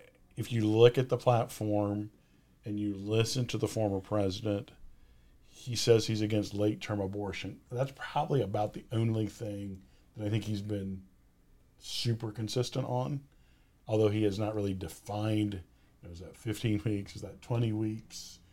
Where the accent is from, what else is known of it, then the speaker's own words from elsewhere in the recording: United States; it concerns me as an American, mm-hmm. as a Christian, as a Republican